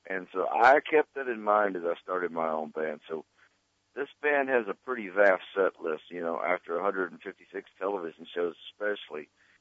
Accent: Philadelphia, Mississippi, United States; And so down in the central state, or East Central State, is my hometown, Philadelphia, Mississippi.

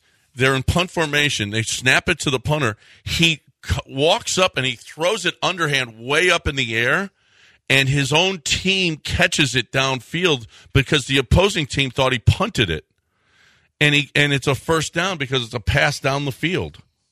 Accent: California, United States; That's happened in my home state of California.

